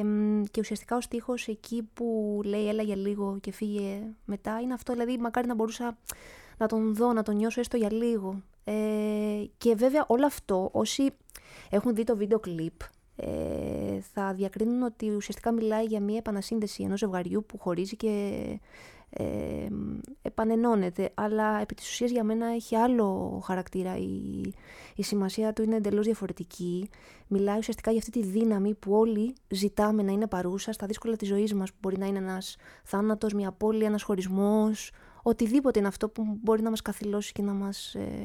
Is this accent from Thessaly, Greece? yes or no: no; Lefkimmi, Ionian Islands, Greece; Είμαστε από την Νότια Κέρκυρα, από τη Λευκύμη.